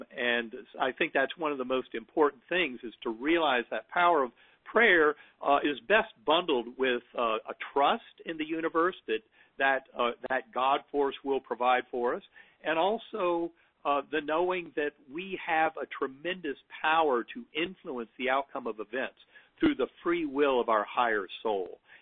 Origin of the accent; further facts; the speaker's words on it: North Carolina, United States; the religious orthodoxy I grew up with in North Carolina through a Methodist church, did not really allow for that oneness with the divine.